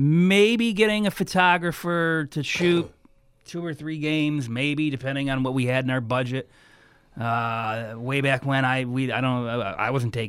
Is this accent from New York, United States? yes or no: yes; Dunkirk, New York, United States; in my hometown back in Western New York, about an hour outside of Buffalo, hour south of Buffalo, right on Lake Erie. My hometown is Dunkirk, New York.